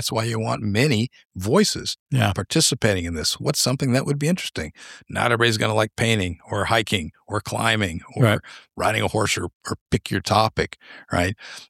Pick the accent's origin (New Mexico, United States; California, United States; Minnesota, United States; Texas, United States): New Mexico, United States; now in Ohio, United States; I'm not from Ohio, and Ohio was never a pin on the map I wanted to end up with. That's very true. So I've lived a lot of places around the world, around the country, consider myself to be from New Mexico.